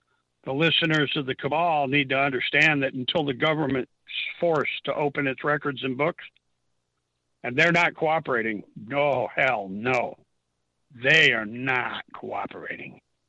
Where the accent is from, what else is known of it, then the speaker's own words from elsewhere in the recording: Glens Falls, New York, United States; And there was this company from my hometown. I found the case fascinating. They were called the Glens Falls Paper Company.